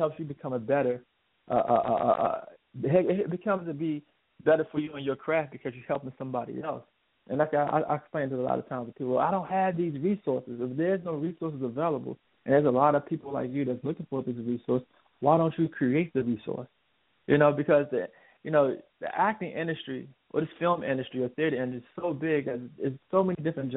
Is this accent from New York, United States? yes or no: no; Washington, District of Columbia, United States; I'm from Washington D.C. area, and the Washington D.C. area is based on politics and building the law